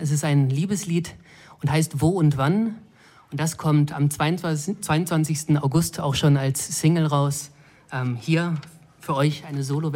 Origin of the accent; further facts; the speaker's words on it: Lemgo, North Rhine-Westphalia, Germany; Und dann hatte ich ein Konzert in meiner Heimatstadt in Lemgo.